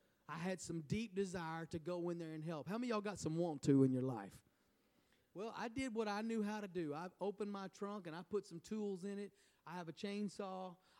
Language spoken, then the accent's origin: English; Oklahoma City, Oklahoma, United States; now in Tennessee, United States; A F5 tornado years ago went through my hometown, Oklahoma City, primarily Moore, Oklahoma, and devastated that city.